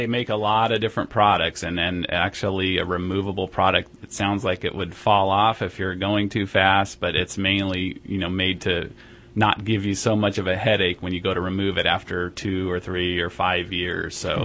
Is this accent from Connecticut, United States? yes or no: no; California, United States; also born or lived in Redding; I was born in Southern California and lived in a couple different places in Central and Southern California, and my mom decided she wanted to come back home and got a job offer in about 75.